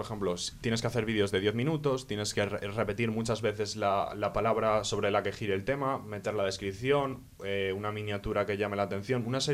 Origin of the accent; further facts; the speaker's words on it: Catalonia, Spain; primero, soy catalán